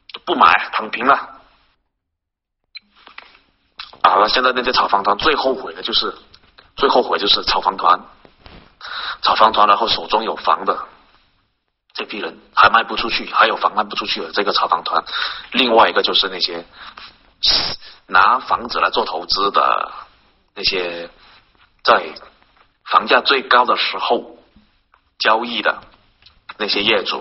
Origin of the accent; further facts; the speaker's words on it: Shantou, Guangdong, China; 像我老家汕头那边公安局的派出所的很多工资都是慢发延迟发放